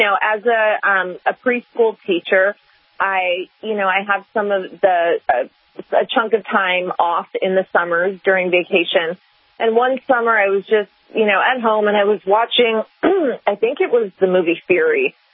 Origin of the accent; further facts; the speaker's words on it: Los Angeles, California, United States; I'm from Los Angeles, California.